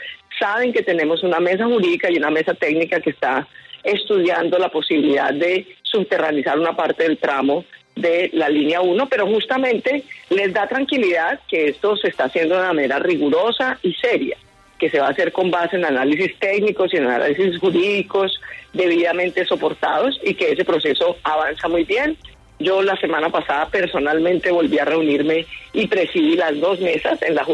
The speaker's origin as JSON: {"language": "Spanish", "country": "Colombia"}